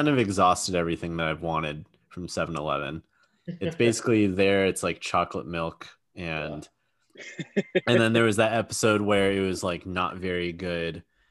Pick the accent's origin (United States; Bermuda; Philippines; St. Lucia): Philippines; So I have said that I'm from the Philippines, which I think is why I like basketball, among other things.